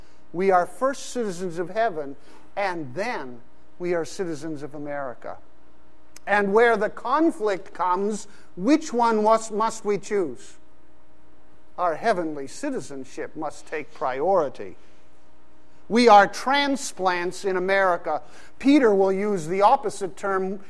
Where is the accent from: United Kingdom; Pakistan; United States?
Pakistan; growing up in Pakistan, I saw two models for U.S. citizenship lived out